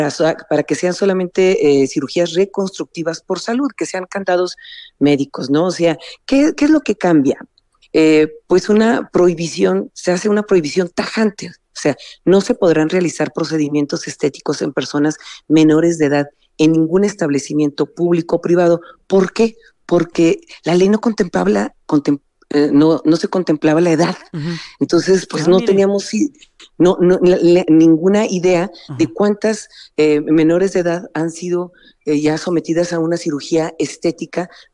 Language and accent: Spanish; Durango, Mexico; Está en Durango, es mi tierra. Yo soy senadora del estado de Durango, precisamente.